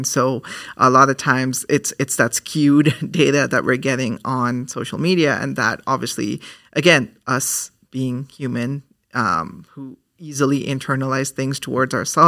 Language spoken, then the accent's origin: English; India; which is very prominent in my culture being an Indian person as well, or a South Asian person as well